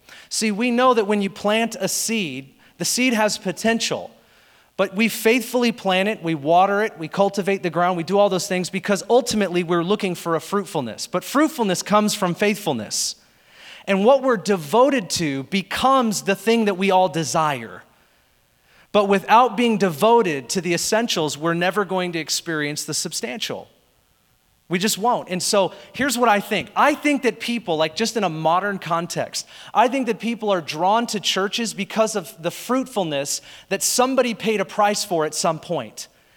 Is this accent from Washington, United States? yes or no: yes; Seattle, Washington, United States; But because I'm born and raised in Seattle, I project it into my experience when I'm at churches